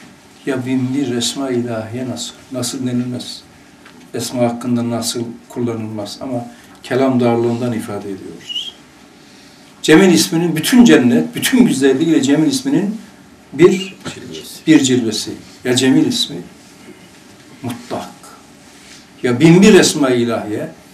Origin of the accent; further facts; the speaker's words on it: Erzurum, Turkey; Şimdi kamil insan diyelim ki bizim çocukluğumuz şeyde geçti, kar, kış. Erzurum'da.